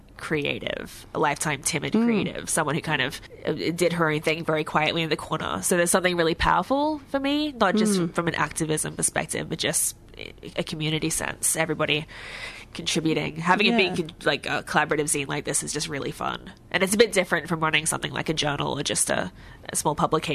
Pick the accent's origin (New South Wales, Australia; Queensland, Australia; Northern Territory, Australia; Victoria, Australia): Queensland, Australia; Brisbane; so we had and we're from Brisbane.